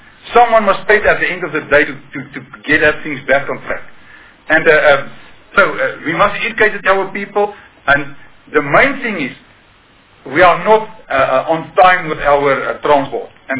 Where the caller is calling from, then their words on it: North West, South Africa; I'm coming from the Northwest province.